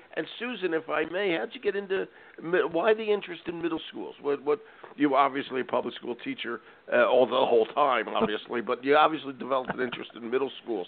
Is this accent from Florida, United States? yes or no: no; Philadelphia, Pennsylvania, United States; I grew up in Philly, and when I grew up, there were two schools in Philly.